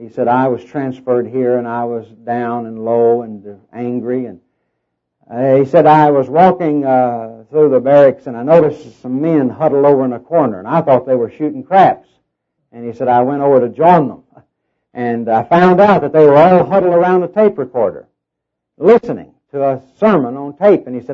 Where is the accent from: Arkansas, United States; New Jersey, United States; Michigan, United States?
Arkansas, United States; also born or lived in Oklahoma, United States; now in Texas, United States; I was born in Oklahoma, raised in Arkansas, and live in Texas.